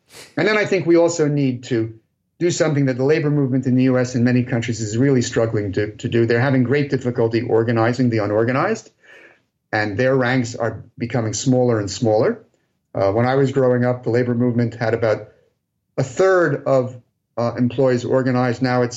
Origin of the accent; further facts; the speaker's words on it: New York City, New York, United States; now in Athens, United States; When I grew up in the New York City area.